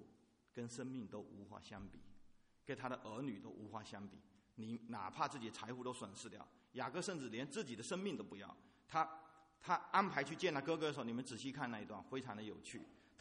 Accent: China; 我代表中国人

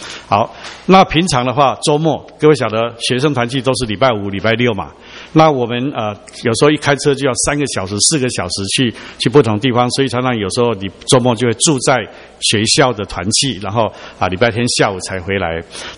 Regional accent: China; now in United States; 我们做华人，我们是中国人，我们是第一代移民，我们的英文不像土生的美国人那么好

